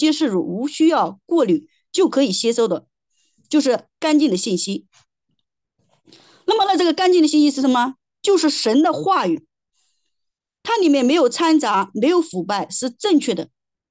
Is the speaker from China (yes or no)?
yes; China; 我们中国人很多的人都认为外形看起来像身体的某一个部分